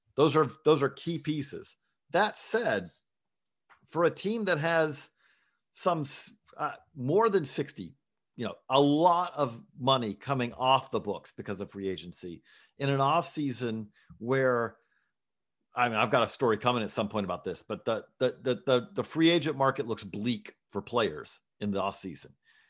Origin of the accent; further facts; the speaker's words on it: Georgia, United States; I grew up in Georgia. My phone is full of friends of mine who are diehard Braves fans